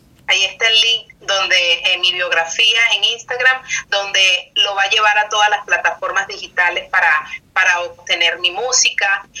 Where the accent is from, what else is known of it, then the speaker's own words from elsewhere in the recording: Venezuela; now in United States; Yo soy venezolana y tengo muchos años viviendo aquí en Estados Unidos, también soy ciudadana americana, pero mi corazón le pertenece a Venezuela, de allí nací, allí crecí